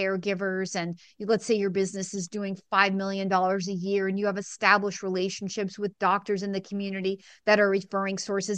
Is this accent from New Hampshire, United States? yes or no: yes; New Hampshire, United States; because Planet started right here in my hometown in Southern New Hampshire.